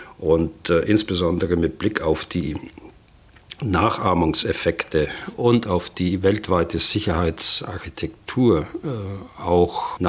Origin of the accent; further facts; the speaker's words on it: Bavaria, Germany; now in Berlin, Germany; Ich bin als Bayer hier in Berlin ziemlich bodenständig, mitten in Berlin.